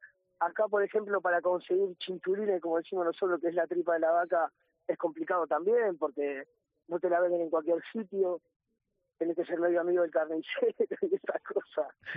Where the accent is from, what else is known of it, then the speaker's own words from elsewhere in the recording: Argentina; bueno, ya sabes, como argentino, para nosotros es religión el asado